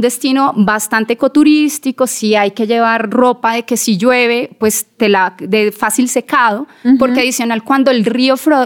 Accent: Colombia; Obviamente, pues uno como colombiano también sabe cuáles son las zonas como peligrosas

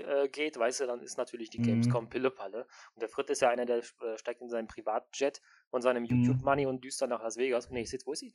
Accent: Cologne, North Rhine-Westphalia, Germany; Direkt vor der Haustür, hier, ich komme ja aus Köln.

